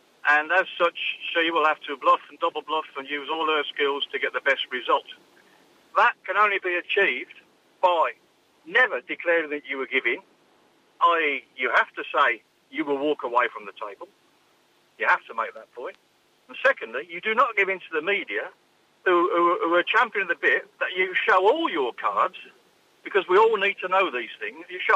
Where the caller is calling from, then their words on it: Altea, Valencian Community, Spain; I'm phoning from Altea.